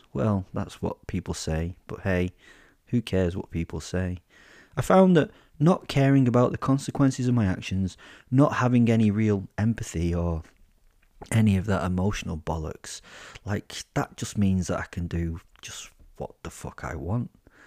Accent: Rochdale, North West England, United Kingdom; born there; I was born in 1974 in Birchill Hospital in Rochdale.

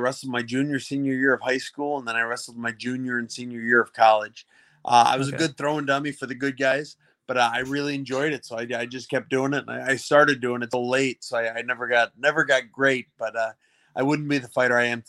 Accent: Wisconsin, United States; Wisconsin was great. Everything is green. The winters were white. I got to hunt and fish to my heart's content, and I loved everything about it.

